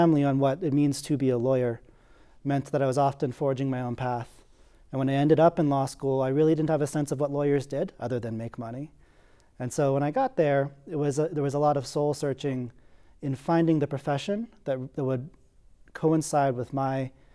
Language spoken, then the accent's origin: English; California, United States; So I grew up in the Bay Area, California, to an immigrant mother and a father who's a high school graduate from East L.A.